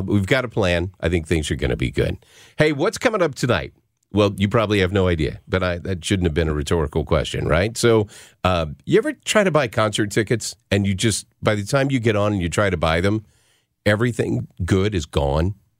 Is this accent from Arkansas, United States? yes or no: yes; Arkansas, United States; I am from Arkansas.